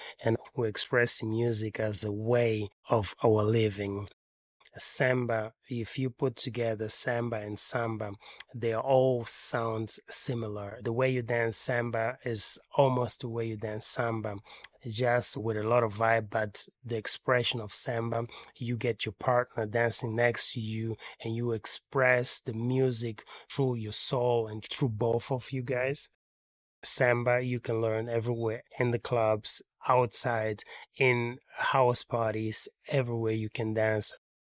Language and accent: English; Berlin, Germany; now in Angola; I was born here in Angola. I was raised in Germany. I went to Germany in 1985 till 1990. And then we moved from Berlin to Angola back because of the wall. I did my training in Germany.